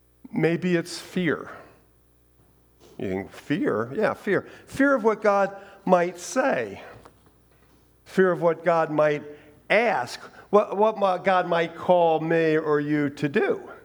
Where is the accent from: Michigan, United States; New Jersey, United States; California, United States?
New Jersey, United States; Newark; So we grew up in Newark, and it seemed like just about every neighborhood had their own pool.